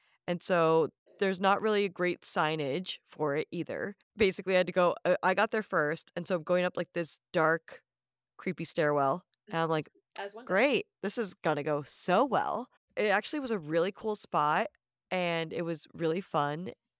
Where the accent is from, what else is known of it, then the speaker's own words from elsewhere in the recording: Rhode Island, United States; I'm a seafood girl, but you know, growing up in Rhode Island, you kind of have to be.